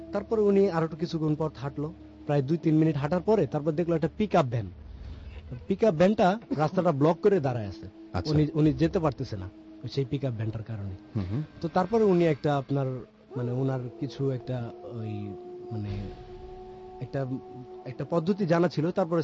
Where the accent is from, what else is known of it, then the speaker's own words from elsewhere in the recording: Dhaka, Dhaka Division, Bangladesh; আমি মগবাজার থেকে এসেছি।